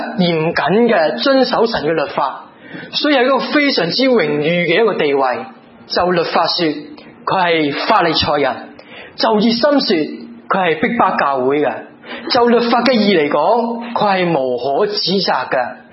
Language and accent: Chinese; Hong Kong; 这个对于我们香港人来讲好像不是很知什么